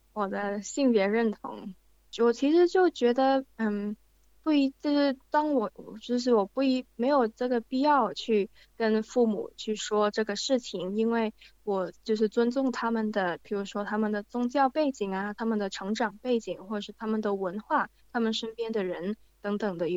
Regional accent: Hong Kong; now in Melbourne, Australia; 然后我来自香港，现在住在墨尔本

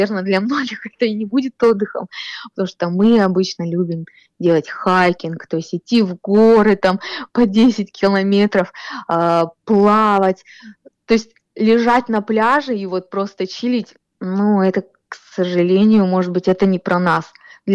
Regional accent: Bely Yar, Khanty-Mansi Autonomous Okrug, Russia; born there; also born or lived in Tyumen; Я вообще родилась в Сургуте, в маленьком поселке Белый Яр. И затем уже после школы я уехала учиться в Тюмень

